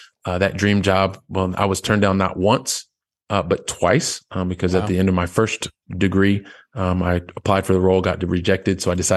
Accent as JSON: {"language": "English", "town": "Columbus", "region": "Ohio", "country": "United States", "said": "I'm a guy from the Midwest of Ohio. I was born in the capital, Columbus, Ohio. Watched my parents struggle early on."}